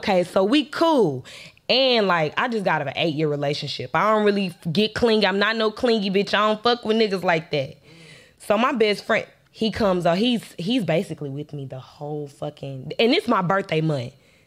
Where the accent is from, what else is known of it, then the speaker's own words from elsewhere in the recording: Galveston, Texas, United States; I'm from Galveston.